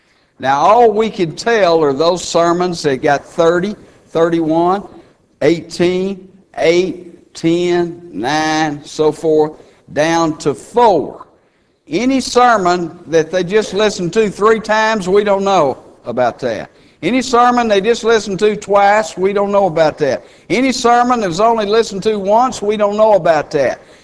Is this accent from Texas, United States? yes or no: yes; Texas, United States; also born or lived in Colorado; When I lived in Colorado … because they knew I was from Texas.